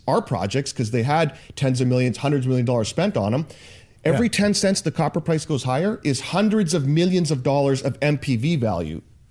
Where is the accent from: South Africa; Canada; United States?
Canada; Vancouver, British Columbia; Vancouver, Canada. It's the capital of natural resources and oil, particularly Western Canada. So I grew up with guys in that business.